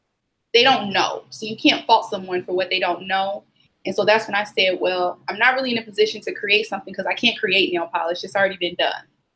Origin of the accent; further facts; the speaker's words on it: Portland, United States; Like she lives in Portland, my hometown. So when I go home, I'm always at her house.